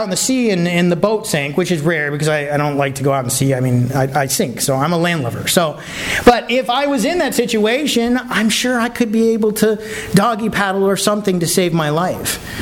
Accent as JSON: {"language": "English", "region": "Michigan", "country": "United States", "said": "I'm from Michigan and I can't swim."}